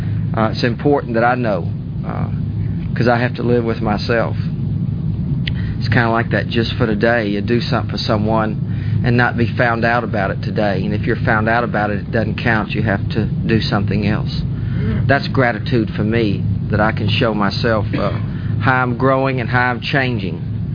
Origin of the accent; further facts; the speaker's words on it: Memphis, Tennessee, United States; I am an addict from Memphis